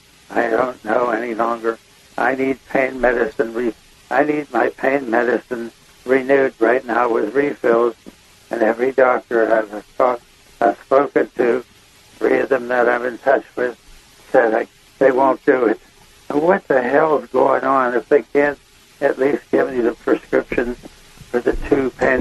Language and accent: English; Pittsburgh, Pennsylvania, United States; my friend from my hometown in Pittsburgh, Pennsylvania, he brought back several sheets of that for me.